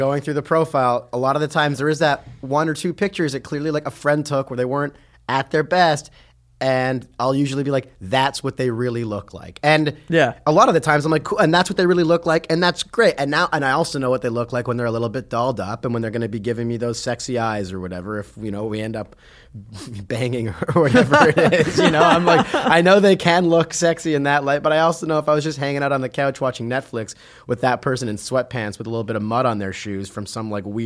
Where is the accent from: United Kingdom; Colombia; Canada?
Canada; now in New York, United States; I'm like living in New York as an artist. I'm from Canada.